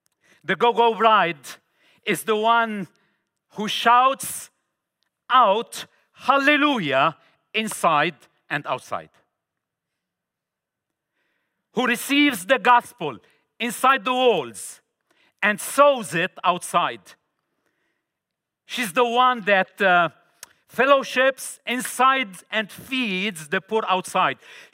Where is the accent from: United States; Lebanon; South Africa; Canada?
Lebanon; I used to live and grow up in Lebanon. I'm originally from Lebanon.